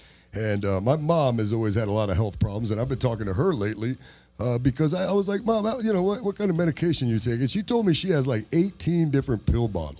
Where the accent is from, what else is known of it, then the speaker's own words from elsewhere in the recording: Daytona Beach, Florida, United States; I came out here from Daytona Beach, and it was all for doing comedy.